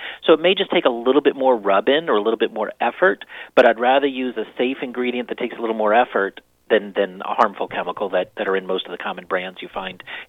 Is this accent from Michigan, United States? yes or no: no; Florida, United States; I'm from Florida, you know, Miami, Fort Lauderdale